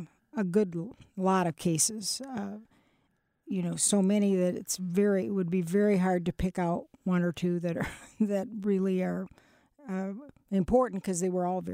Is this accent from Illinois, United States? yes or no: yes; Oswego, Illinois, United States; I grew up in Oswego, which was a small town.